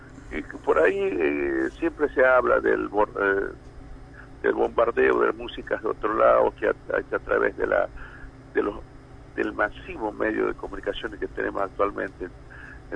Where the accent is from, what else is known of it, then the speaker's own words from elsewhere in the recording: Purmamarca, Jujuy, Argentina; mi papá en el año 1957 fundó la primera banda de mi pueblo en Purmamarca